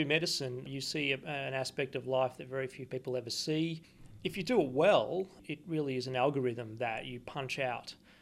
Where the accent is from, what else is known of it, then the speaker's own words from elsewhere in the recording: Australia; now in United Kingdom; I am an Australian and I will always be Australian. I've been here a total of probably 12 years and I still don't have the slightest hint of an English accent, and I never will. I'm an Australian.